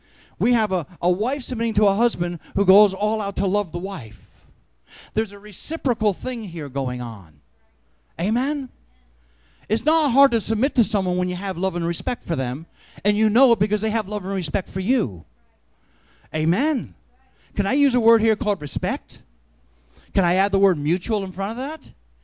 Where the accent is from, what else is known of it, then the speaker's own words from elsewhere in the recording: Pennsylvania, United States; Here I am from Pennsylvania, surrounded by New Jerseyites.